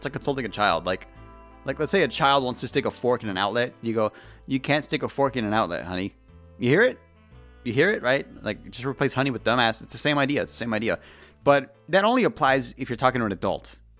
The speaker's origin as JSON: {"language": "English", "region": "California", "country": "United States", "said": "Like I'll be like, I'm from California, but I'll be in another country."}